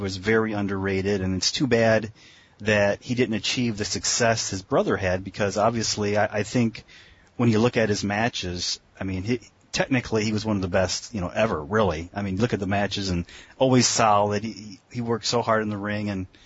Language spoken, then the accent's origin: English; United States; I also grew up, you know, I'm American